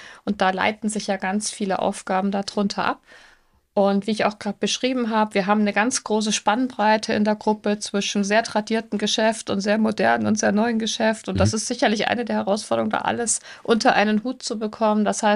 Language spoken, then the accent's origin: German; Munich, Bavaria, Germany; Ich bin aufgewachsen in München und habe dann da auch studiert. Ich komme aus einer naturwissenschaftlichen Familie durch und durch